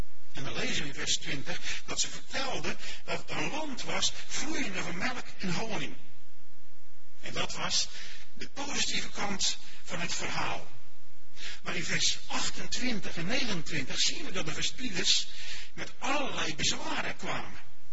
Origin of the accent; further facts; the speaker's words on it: Westland, South Holland, Netherlands; Ik kom uit het Westland vandaan.